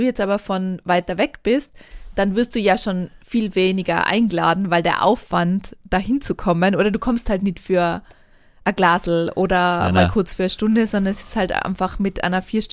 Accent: Tyrol, Austria; wenn man dann als Tiroler kommt

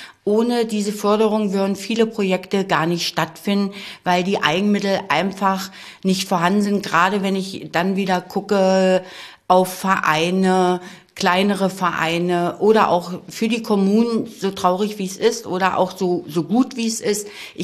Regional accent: Saxony-Anhalt, Germany; Weil ich ein Kind der Altmark bin.

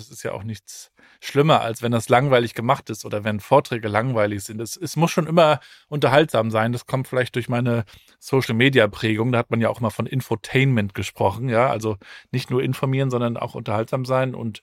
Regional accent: East Germany, Germany; Ich bin ja in der DDR aufgewachsen, da war das ja nicht so dolle mit der Welt sehen.

